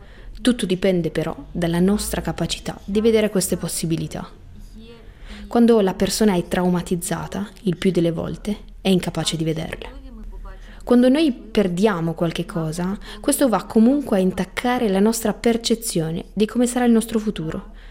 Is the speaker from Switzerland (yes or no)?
no; Kyiv, Ukraine; Italian is a second language; moved away as an adult; Sono di Kiev. Ho resistito circa un mese dall'inizio della guerra, poi non ce l'ho più fatta e ho preso i bambini e me ne sono andata via.